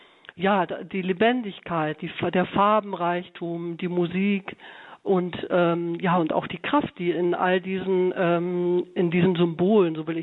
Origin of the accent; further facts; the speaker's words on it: North Germany, Germany; meiner Heimatregion, das ist in Norddeutschland